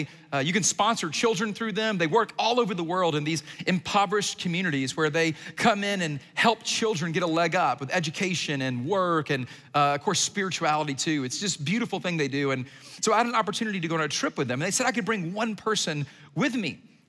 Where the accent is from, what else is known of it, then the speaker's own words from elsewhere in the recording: Atlanta, Georgia, United States; I mean, I grew up in Atlanta. I walked through humidity, if anything, and which is way worse than snow if we're thinking about it.